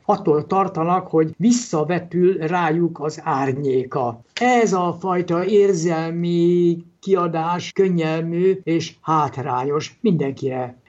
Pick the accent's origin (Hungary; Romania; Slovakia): Hungary; Pomáz, Pest; born there; nekem van egy aranyos ikertestvérem, és amikor mi születtünk, akkor a család Pomázon lakott. Az Orgona utcában, amely Pomáznak a külső utcája, és a szomszédságban már a cigánytelep található.